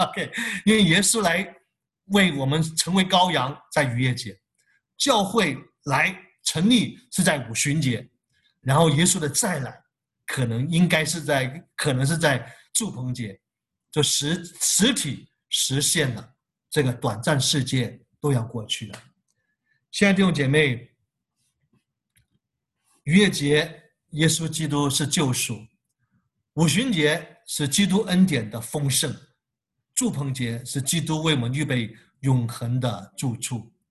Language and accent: Chinese; Hong Kong; 他们知道我们是香港人